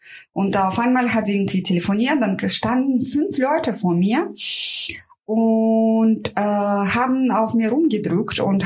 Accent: Russia; ich bin ja Russin, ich will ja keinen Aufstand machen.

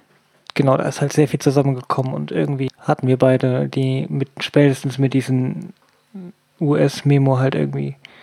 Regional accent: Hamburg, Germany; Ich komme aus Hamburg.

